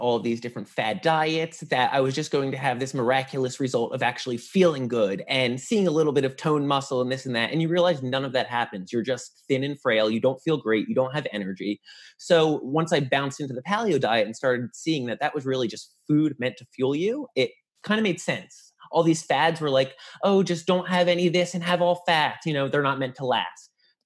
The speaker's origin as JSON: {"language": "English", "region": "New Jersey", "country": "United States", "said": "I was from North Jersey too, so it's like Jersey."}